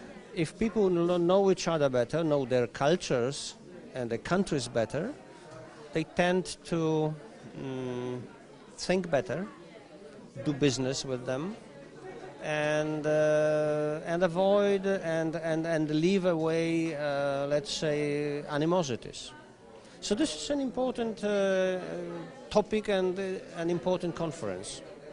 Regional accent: Poland; English is a second language; I come from Poland.

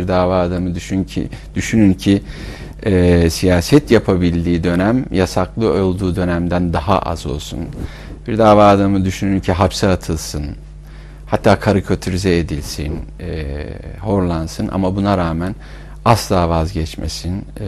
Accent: Balıkesir, Turkey; born there; moved away as an adult; now in Ankara, Turkey; 1969 Balıkesir doğumluyum. Üniversite eğitimi için Ankara'ya geldim.

